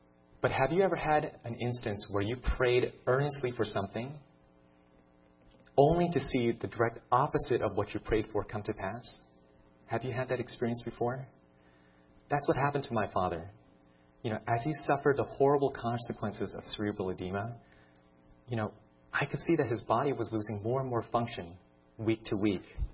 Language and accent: English; Maryland, United States; born or raised there